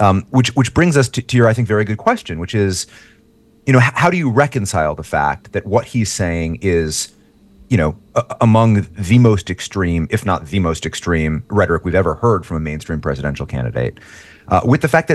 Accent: New York, United States; even in my home state of New York

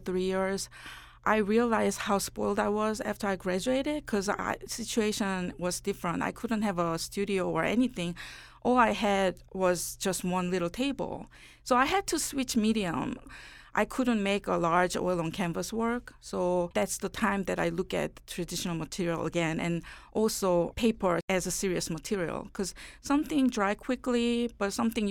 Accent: South Korea; now in Atlanta, United States; But, you know, this is the city I lived the longest. So I am, just as much as Korean, I'm also Southerner and Atlantan.

